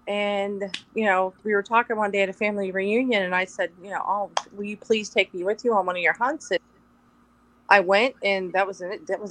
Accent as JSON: {"language": "English", "town": "Pittsburgh", "region": "Pennsylvania", "country": "United States", "tie": "born or raised there", "said": "Born and raised in Pittsburgh."}